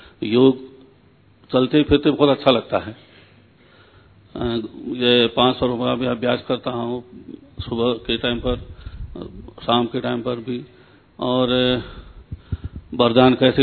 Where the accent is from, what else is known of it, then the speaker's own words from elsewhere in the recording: Bageshwar, Uttarakhand, India; मैं बागेश्वर से हूँ